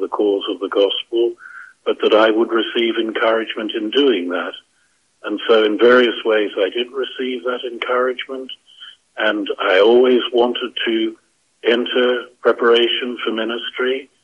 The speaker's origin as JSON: {"language": "English", "region": "Tasmania", "country": "Australia", "tie": "born or raised there", "said": "because I come from Tasmania, which is just a few miles north of the South Pole."}